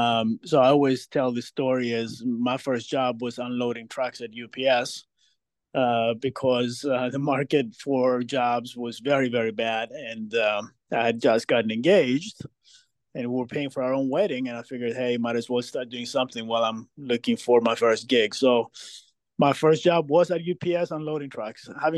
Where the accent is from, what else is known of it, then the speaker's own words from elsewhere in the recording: Cyprus; now in United States; I was born and raised in Cyprus, which is an island in the Mediterranean. For those of you who need a small geography lesson, it's a very small place. I've been in the States for quite a long time